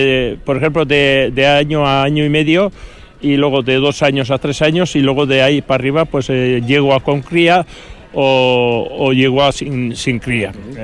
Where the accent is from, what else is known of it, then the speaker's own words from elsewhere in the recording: Ceanuri, Basque Country, Spain; soy de Ceanuri, vivo en Alto Barazar.